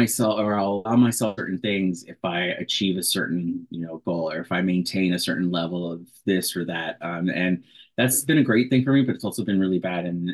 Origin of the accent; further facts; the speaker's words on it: Dallas, Texas, United States; now in Chicago, United States; and I think I mentioned I'm from Dallas, so I was raised there